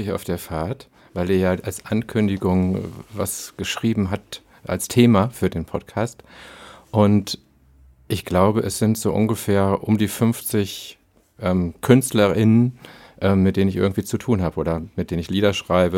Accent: North Rhine-Westphalia, Germany; born there; Also ich bin ja gebürtiger Westfale

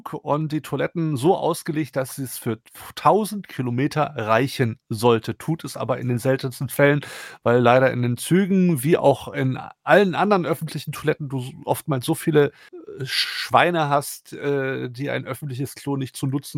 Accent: Wolfsburg, Lower Saxony, Germany; born there; Ich meine, ich bin es als gebürtiger Wolfsburger gewohnt, dass auch mal ICEs nach Berlin nicht in Wolfsburg halten

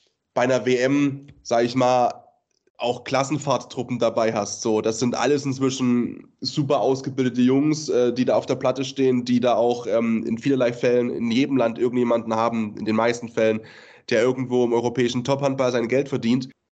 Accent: Leipzig, Saxony, Germany; als Leipziger

